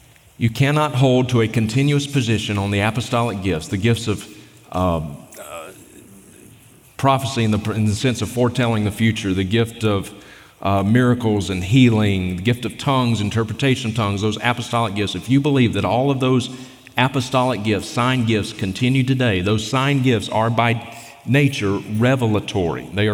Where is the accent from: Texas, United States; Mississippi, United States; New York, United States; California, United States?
Mississippi, United States; now in Montana, United States; I grew up in Mississippi, and one of my good childhood friends is a man named Chad.